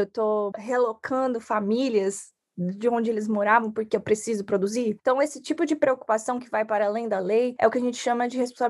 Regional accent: Polônia, São Paulo, Brazil; eu tenho 30 anos e eu venho de Polônia, uma cidade bem pequenininha no interior de São Paulo. Fiz a graduação no interior de São Paulo também, o mestrado

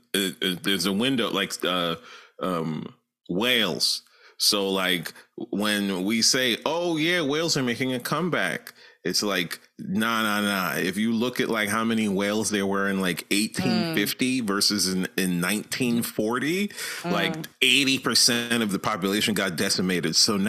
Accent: New York, United States; It reminds me of I grew up in New York as well, and I think I was in elementary school

